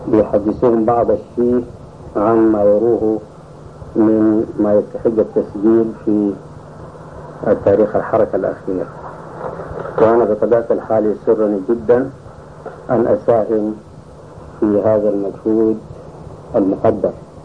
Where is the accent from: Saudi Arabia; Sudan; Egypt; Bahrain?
Sudan; Rufaa, Gezira; born there; فيكون عمري الآن 65 سنة. ولدت برفاعة قرية الدين، تحسب من الرفاعة لأنها قريبة منها. … من قبيلة الركابية